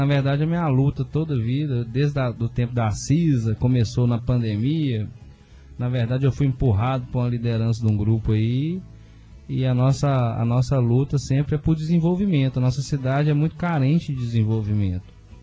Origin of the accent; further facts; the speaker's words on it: Pega Bem, Minas Gerais, Brazil; also born or lived in Governador Valadares; now in Conselheiro Pena, Brazil; Conselheiro Pena é minha cidade. Né? Eu nasci em Governador Valadares, quando morava no Pega Bem